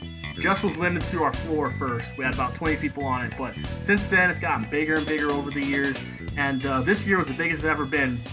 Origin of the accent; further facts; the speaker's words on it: Tucson, Arizona, United States; I'm a huge fan of Major League, and I grew up in Tucson, Arizona, and they actually filmed a lot of the spring training there at a site called High Corbett Field.